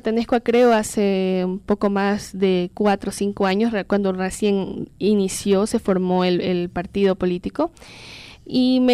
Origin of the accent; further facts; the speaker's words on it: Calceta, Manabí, Ecuador; Soy de Calceta, la famosa La Sin Par que le dicen.